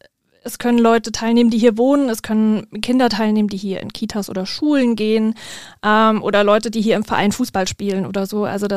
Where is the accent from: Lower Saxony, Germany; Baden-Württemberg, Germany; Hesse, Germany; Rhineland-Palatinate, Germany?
Baden-Württemberg, Germany; ich bin ja eigentlich Schwäbin